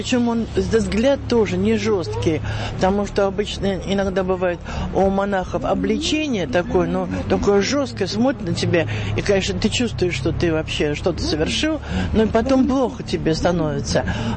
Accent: Moscow, Russia; now in Sergiyev Posad, Russia; Я коренной москвич, жила и работала там, училась

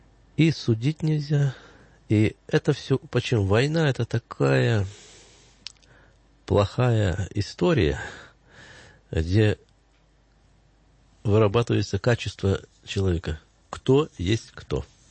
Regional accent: Luhansk, Luhansk Oblast, Ukraine; у меня как в Луганске достаточно. Я как коренной житель, естественно, за 50 лет уже достаточно знакомых.

